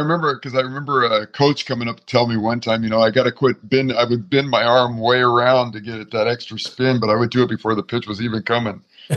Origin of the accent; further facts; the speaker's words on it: Norwalk, California, United States; Yeah, I was born in Norwalk, or I lived, grew up in Norwalk, California, and I've always lived in Southern California.